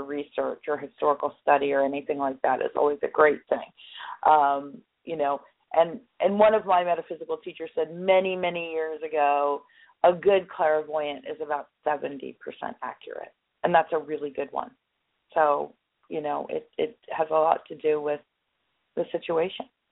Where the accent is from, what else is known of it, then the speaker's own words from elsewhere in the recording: Pennsylvania, United States; now in Florida, United States; and I grew up near Gettysburg, imagine.